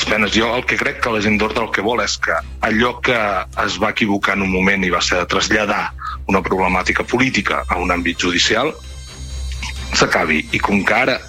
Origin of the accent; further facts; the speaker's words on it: Palamós, Catalonia, Spain; jo soc de Palamós i no penso renunciar a una oportunitat com aquesta pel meu poble